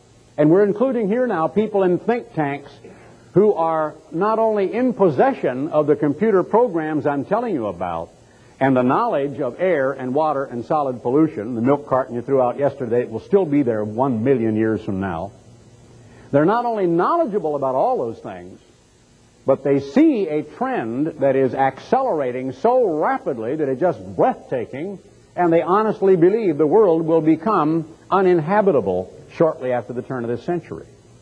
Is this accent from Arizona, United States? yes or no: no; Oregon, United States; I grew up in Oregon. There were 40 lumber mills in my hometown.